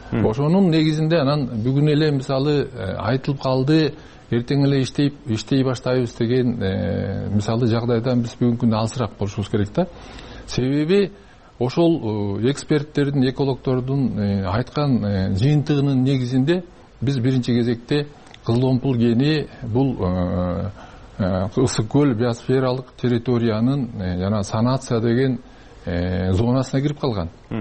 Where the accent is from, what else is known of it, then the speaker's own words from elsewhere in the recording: Min-Kush, Naryn Region, Kyrgyzstan; Мисалы мен да ошол өзүм миңкуштук болом, миңкуш жергесинде төрөлгөм.